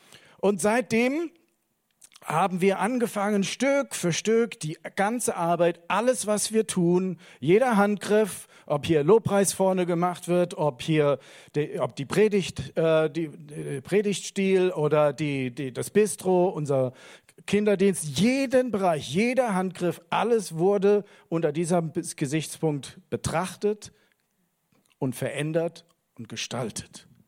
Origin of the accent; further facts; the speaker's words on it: Koblenz, Rhineland-Palatinate, Germany; Ich bin zwar in Koblenz aufgewachsen, aber ich bin schon zigmal in Koblenz, innerhalb von Koblenz, weiß gar nicht, wie oft ich in Koblenz schon umgezogen bin. 5, 6 Mal mindestens, wenn nicht noch mehr. Dann außerhalb von Koblenz, dann wieder zurück nach Koblenz.